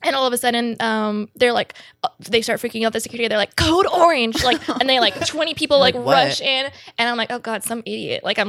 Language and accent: English; the South, United States; I'm from the South. Got a lot of Southern weddings.